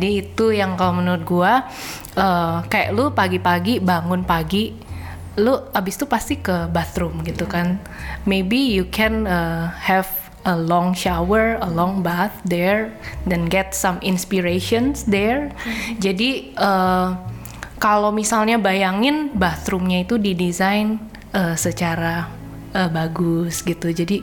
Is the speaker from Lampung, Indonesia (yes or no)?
yes; Lampung, Indonesia; now in Jakarta, Indonesia; I was born and raised in Lampung, Sumatera. And then I go to college here in Jakarta.